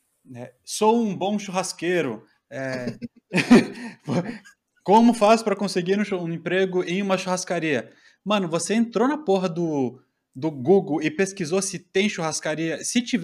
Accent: Santa Catarina, Brazil; eu sou do extremo sul do Brasil, sou de Santa Catarina.

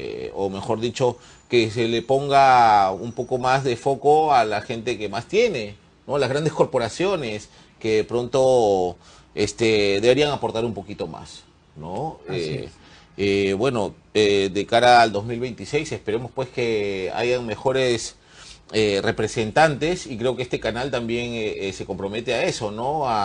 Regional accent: Peru; Somos compatriotas, somos peruanos

